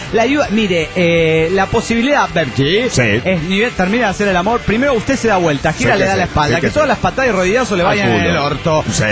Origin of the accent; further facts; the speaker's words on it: Peru; now in Tampa, United States; que resido en Tampa, Florida, ahora vine a mi tierra natal.